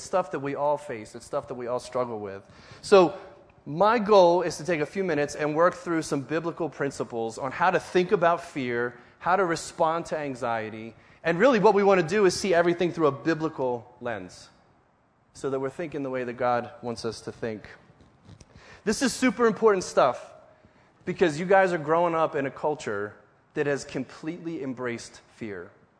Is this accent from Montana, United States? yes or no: no; New Jersey, United States; I'm from South Jersey.